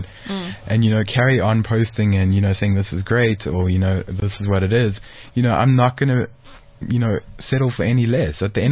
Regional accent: South Africa; listen, I'm from South Africa. This is me. This is what we do.

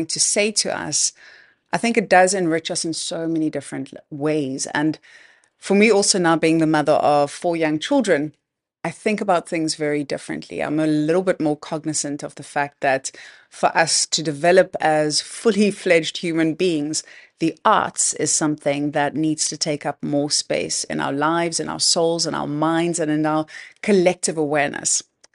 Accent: Cape Town, Western Cape, South Africa; I'm from Cape Town.

